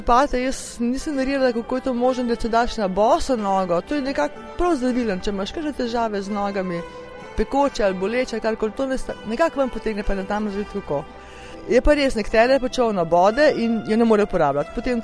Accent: Kranj, Upper Carniola, Slovenia; Jaz sem iz Kranja in uporabljam domačo volno

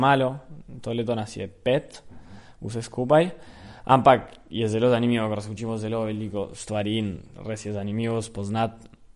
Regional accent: Bariloche, Río Negro, Argentina; Ja, jaz prihajam iz Bariloč, tako da hodim v hribe cel čas.

